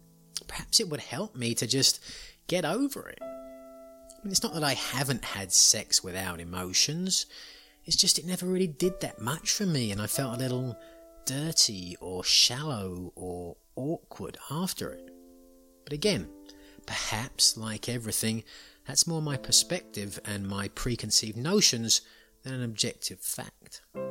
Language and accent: English; England, United Kingdom; growing up in England